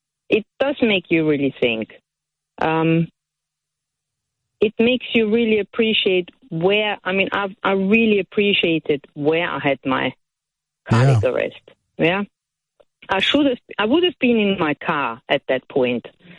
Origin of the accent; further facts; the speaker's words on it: Austria; English is a second language; You know, I'm from Austria, so obviously. You can hear I'm not from around here.